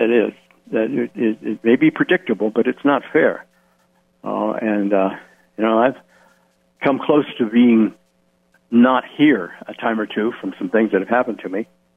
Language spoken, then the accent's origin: English; Missouri, United States; I'm from Missouri, and I'd like to say hello to you.